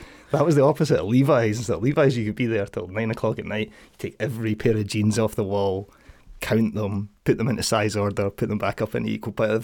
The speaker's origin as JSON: {"language": "English", "town": "Livingston", "region": "Scotland", "country": "United Kingdom", "tie": "born or raised there", "said": "So yeah, from growing up in Livy, I moved up to Dundee to go to uni and go to Duncan & Jorgensen."}